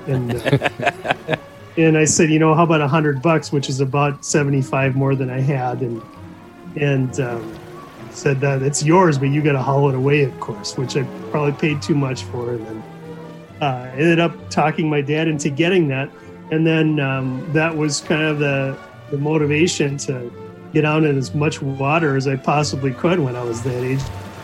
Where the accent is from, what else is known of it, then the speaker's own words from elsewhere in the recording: Anoka, Minnesota, United States; You know, I grew up in Anoka, which is, you know, Anoka is a town that you drive through in order to get to your cabin. So it was a great place to grow up.